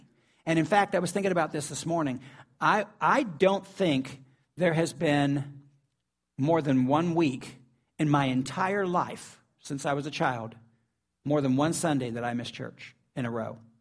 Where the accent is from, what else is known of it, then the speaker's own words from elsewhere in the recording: the South, United States; Yeah, I'm from the South.